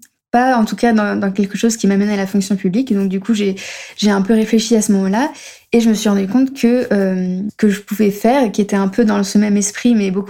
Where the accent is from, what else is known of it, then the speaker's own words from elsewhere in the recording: Paris, Île-de-France, France; moved away as an adult; also born or lived in Barcelona; j'ai 31 ans. Je suis française, donc je suis née à Paris de parents étrangers, mais du coup, j'ai vécu en France jusqu'à mes 20 ans et quelques. Après quoi, je suis partie vivre à l'étranger.